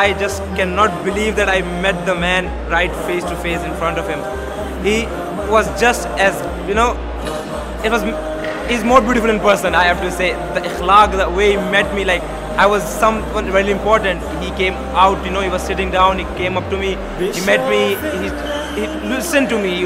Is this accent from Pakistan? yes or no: yes; Pakistan; now in London, United Kingdom; But basically, I'm from Pakistan